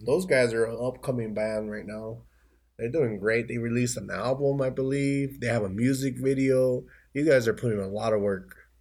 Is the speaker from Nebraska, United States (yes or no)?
no; California, United States; Because, you know, we grew up in the San Fernando Valley.